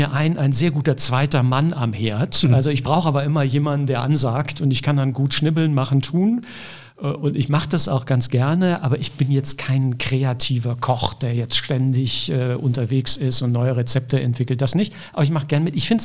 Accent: Hamm, North Rhine-Westphalia, Germany; now in Cologne, Germany; Ich bin gebürtiger Westfale. Ich komme aus Hamm, in der Nähe von Dortmund, Ruhrgebiet. Bin aber schon vor, ich weiß gar nicht mehr wie vielen Jahren, also ich glaube ungefähr vor 20 Jahren, nee, muss noch länger gewesen sein, also vor 25 Jahren eigentlich nach Köln gekommen

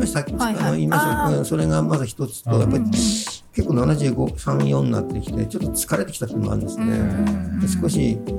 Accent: Ishinomaki, Miyagi, Japan; 僕石巻の出身なんですけど、

